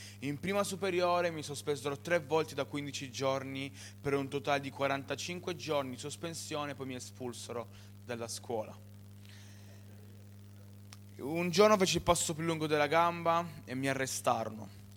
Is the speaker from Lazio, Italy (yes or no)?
no; Turin, Piedmont, Italy; Io sono di Torino.